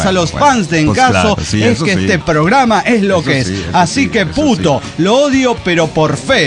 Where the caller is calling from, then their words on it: Guanajuato, Mexico; de Guanajuato, México.